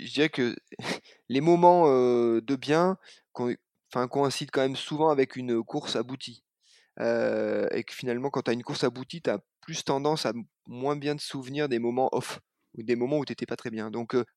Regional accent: Massif Central, France; je suis issu du Massif Central, où c'est de la montagne, mais pas quand même complètement. C'est du plat, mais pas complètement.

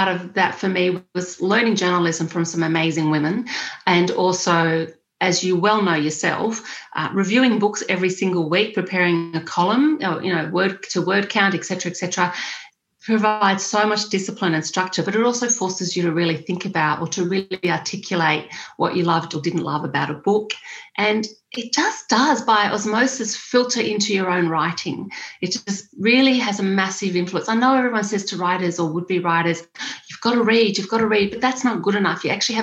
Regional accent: Sydney, New South Wales, Australia; at the time when I grew up on the Northern Beaches, the horse population on the Northern Beaches was the highest in all of Sydney.

